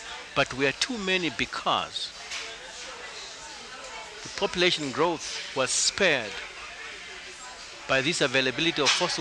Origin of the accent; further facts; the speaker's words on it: Zimbabwe; first language Shona; English is a second language; My mother tongue is Shona, which is one of maybe five languages in my country. But mine is spoken by about 80%, because it's a small country, so it's possible.